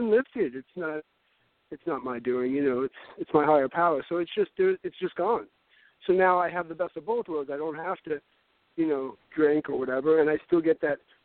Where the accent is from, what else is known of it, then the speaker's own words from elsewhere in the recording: Brooklyn, New York, United States; I grew up in Brooklyn. I'm Italian. I grew up in Brooklyn